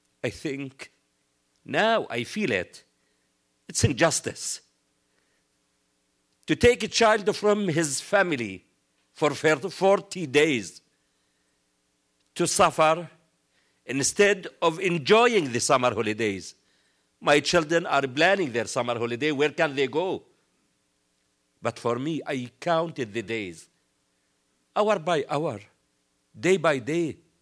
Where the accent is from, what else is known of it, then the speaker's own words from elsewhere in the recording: Gaza, Gaza Strip, Palestine; I wanted them to know that I am Palestinian from Gaza.